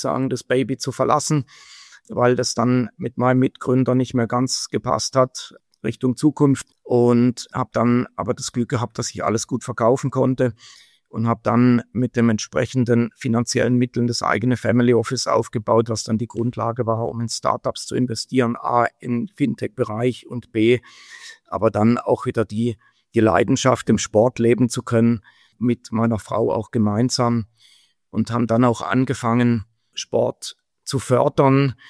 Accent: Freiburg, Baden-Württemberg, Germany; now in Switzerland; Ich komme aus Süddeutschland, aus dem Südschwarzwald, Freiburger Raum.

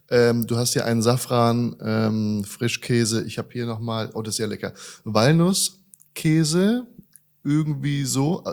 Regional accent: Hesse, Germany; In Deutschland. Ich bin aus der Region Frankfurt, Darmstadt.

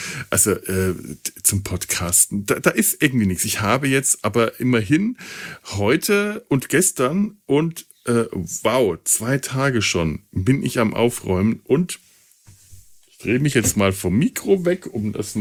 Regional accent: Bavaria, Germany; now in Cologne, Germany; Ich bin Franke. Mit Konsonanten stehen wir auf Kriegsfuß. Ich bin aber nicht in Franken. Ich bin einfach nur hier in Köln zu Hause in meiner Wohnung.

